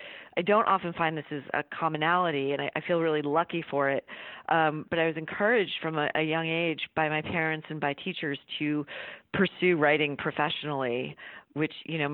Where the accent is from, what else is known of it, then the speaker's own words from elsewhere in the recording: New York, United States; I grew up on Long Island, and I knew I wanted to go to school in New York City